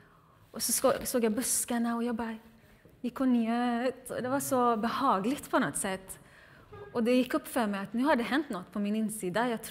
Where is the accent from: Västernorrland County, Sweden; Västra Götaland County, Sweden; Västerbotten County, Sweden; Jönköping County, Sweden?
Västra Götaland County, Sweden; Gothenburg; moved away as an adult; now in Stockholm, Sweden; När jag var 18 år så tog jag studenten, jag är uppväxt på västkusten i Göteborg. Och så kom jag in på lärarhögskolan och skulle flytta till Stockholm